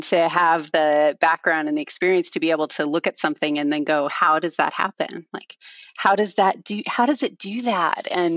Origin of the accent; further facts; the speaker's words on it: Oregon, United States; Oh man, I grew up in Southern Oregon, east of the Cascades. So I was kind of in a rural community.